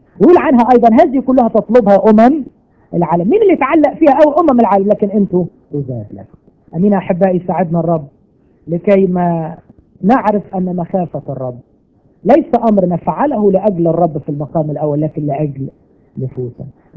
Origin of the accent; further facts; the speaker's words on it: Egypt; يعني ياما ناس شفناهم خصوصا عندنا في مصر، ما اعرفش الحكايه دي هنا ولا لا